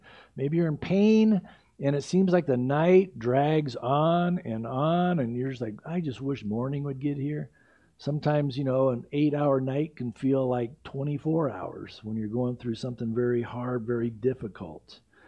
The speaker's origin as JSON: {"language": "English", "town": "San Diego", "region": "California", "country": "United States", "tie": "born or raised there", "said": "I grew up in San Diego, and I remember one time, it was one of the first times I went deep sea fishing."}